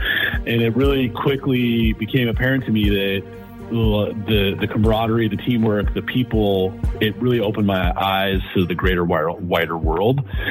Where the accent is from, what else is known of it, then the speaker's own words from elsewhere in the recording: California, United States; So for me, I was born and raised in Sonoma County.